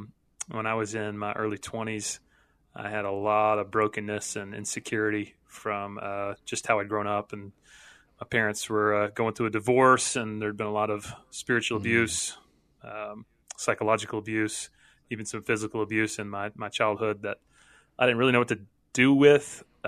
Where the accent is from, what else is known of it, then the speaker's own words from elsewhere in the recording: Georgia, United States; So, man, I'm from Georgia originally. Grew up in church.